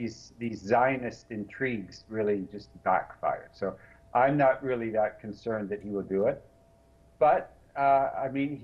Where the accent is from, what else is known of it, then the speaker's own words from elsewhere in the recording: Canada; And I'm from Canada